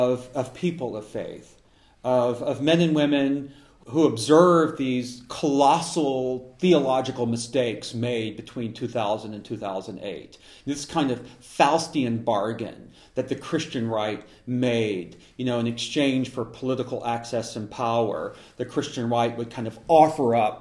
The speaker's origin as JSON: {"language": "English", "town": "Laurel", "region": "Mississippi", "country": "United States", "tie": "born or raised there", "said": "I grew up in the Deep South and came of age in a town called Laurel, Mississippi"}